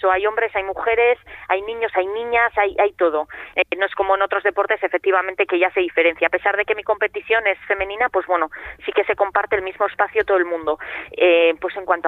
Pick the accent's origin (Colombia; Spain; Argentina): Spain; Basque Country; Yo al final, bueno, soy de Ermo, a un pueblito de aquí de Vizcaya